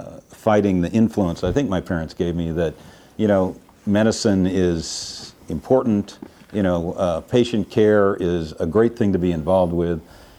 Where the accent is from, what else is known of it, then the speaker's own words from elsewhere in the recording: Seattle, Washington, United States; So I grew up in Seattle and was the son of two pediatricians and some pretty prominent physicians in Seattle, and shuttled off at an early age to Lakeside School, and was introduced to a very academic community in Seattle